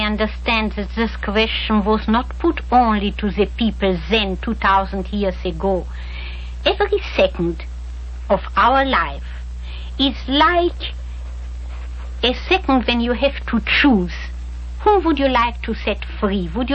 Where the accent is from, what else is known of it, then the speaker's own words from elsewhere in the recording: Romania; moved away; Together with … we came to the free world, to the West. We came from Romania, a beautiful country, with snow, with sunshine, with mountains, with rivers.